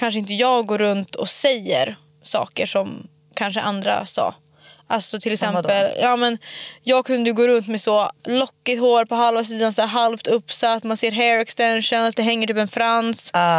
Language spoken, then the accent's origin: Swedish; Norrland, Sweden; jag tänkte som norrlänning, jag flyger från Umeå till Arlanda.